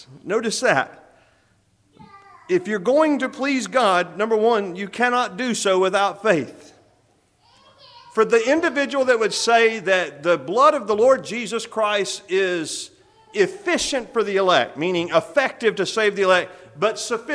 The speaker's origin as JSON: {"language": "English", "region": "Texas", "country": "United States", "said": "and I'm from West Texas. I was a Red Raiders fan"}